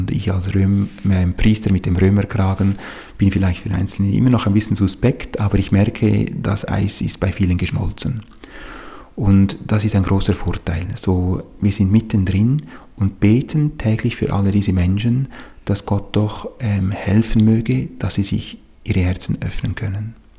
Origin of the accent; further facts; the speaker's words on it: Appenzell, Switzerland; Ich komme ursprünglich aus dem Appenzellerland. Meine Eltern sind dort hingezogen als junges Ehepaar, als Lehrer aus der Innerschweiz.